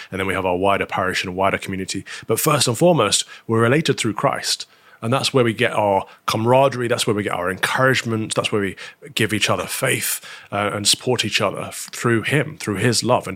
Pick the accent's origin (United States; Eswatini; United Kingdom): United Kingdom; England; Both my parents were born here, so I am British by birth, but English by half of my heritage, but half my heritage isn't.